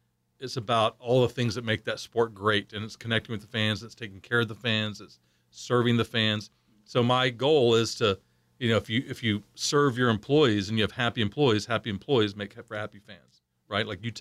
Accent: Oklahoma City, Oklahoma, United States; I'm from a suburb. I'm from Oklahoma City.

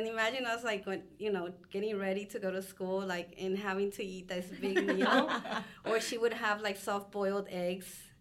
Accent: Mexico City, Mexico; also born or lived in New York; So then it was three of us. And then we were sent to Mexico with my grandmother. So I grew up with my grandmother in Mexico City.

